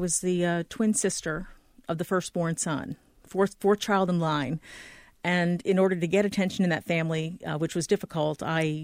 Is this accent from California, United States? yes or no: yes; California, United States; also born or lived in Connecticut; Yes, I was born at the Marine Base at Camp Pendleton, California. My dad was a Marine. And we moved between Camp Pendleton and Barstow, which is in the Mojave Desert.